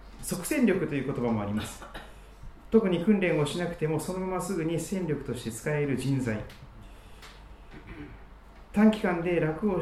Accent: Kochi, Japan; 私は四国の高知県というところで生まれ育って、そして二十歳の時に高知の教会に初めて導かれました。

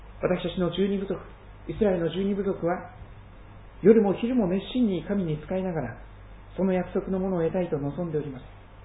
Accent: Kochi, Japan; あの土佐の高知の播磨橋の近く、まあ、ちょっと離れていますが、まあ、同じ高知市内にですね生まれて、そして二十歳まではそこに育てられて、南は太平洋、黒潮を流れる太平洋、北は四国山脈に囲まれた、ちょっと閉鎖的なところでですね

